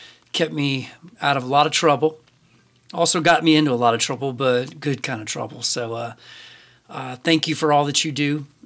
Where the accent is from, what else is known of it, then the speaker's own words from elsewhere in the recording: Cartersville, Georgia, United States; Georgia native. I'm from Cartersville, Georgia.